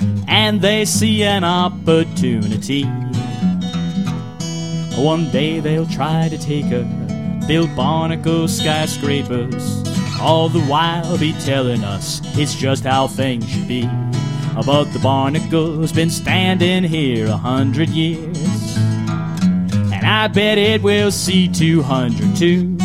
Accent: Miami, Florida, United States; I'm from Miami

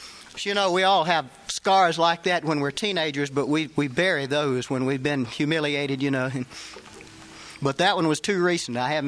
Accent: Gainesville, United States; I grew up in Gainesville, and I did manage to visit most places

